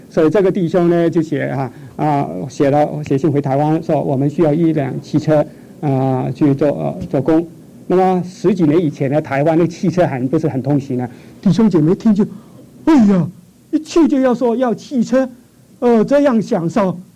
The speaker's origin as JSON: {"language": "Chinese", "country": "China", "said": "我们中国人办，因为我们做这件事情做得太晚哈"}